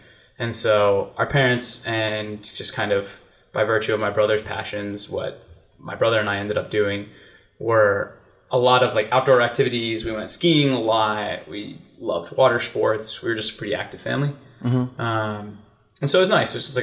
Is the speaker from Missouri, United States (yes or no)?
no; West Chester, Pennsylvania, United States; I'm from Westchester, Pennsylvania. It's a small town outside of Philadelphia.